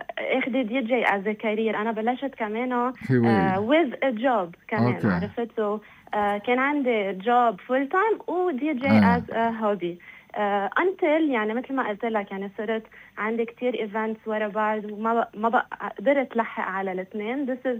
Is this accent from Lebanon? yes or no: yes; Lebanon; وحابة كمان تكون هيدي الجيرني مثل كأنه كإنسبيريشن لغيري كلبنانية